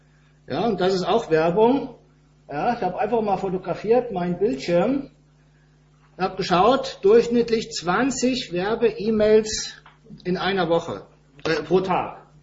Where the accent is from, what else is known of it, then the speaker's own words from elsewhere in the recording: Rhineland, Germany; Ich bin ja auch Gast hier, wie ihr an meiner niederbayerischen Aussprache hört, stamme ich aus dem Rheinland.